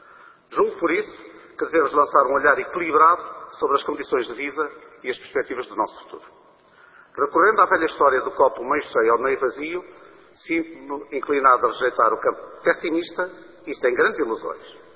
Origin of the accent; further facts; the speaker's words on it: Portugal; como português, tenho presente uma realidade.